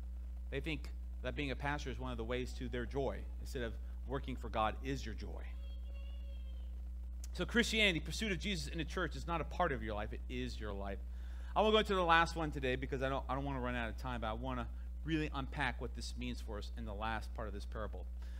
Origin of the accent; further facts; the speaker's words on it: Miami, Florida, United States; I don't look like a farmer. I grew up in the city. I grew up in Miami.